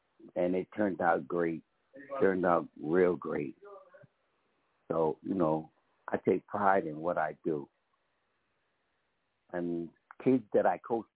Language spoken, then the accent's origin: English; New York, United States; now in Virginia, United States; I'm here in New York right now visiting my mother, but I'm living in Virginia, but I come from New York.